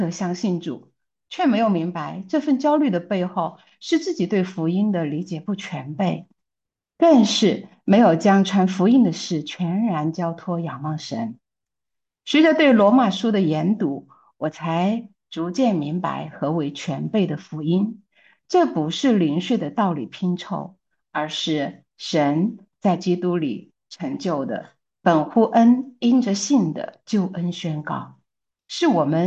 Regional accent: Chongqing, China; 2024年呢，感恩节在马里兰生命之光教会受洗，归入主的名下。

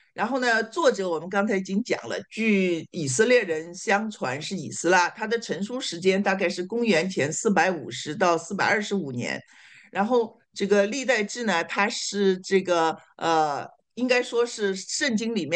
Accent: China; 其他的我们中国人，我都不知道我的祖先是谁哈。

